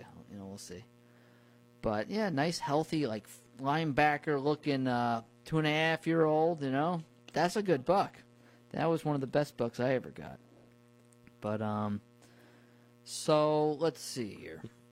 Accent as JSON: {"language": "English", "town": "New Paltz", "region": "New York", "country": "United States", "tie": "born or raised there", "said": "Yeah, when I grew up in New Paltz, Ulster County, the deer population peaked in the 90s."}